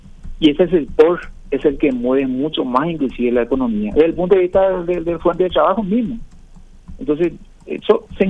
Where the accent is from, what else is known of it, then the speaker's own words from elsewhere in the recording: Paraguay; porque al final todos somos paraguayos y nos conviene que a todos le vaya bien.